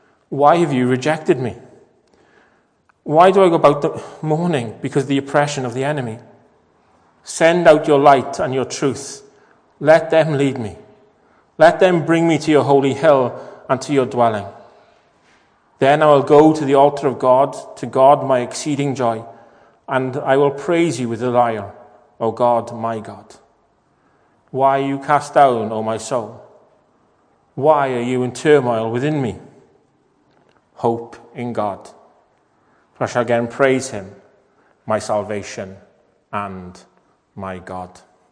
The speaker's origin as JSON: {"language": "English", "town": "Llanlas", "region": "Wales", "country": "United Kingdom", "said": "I come from Llanlas"}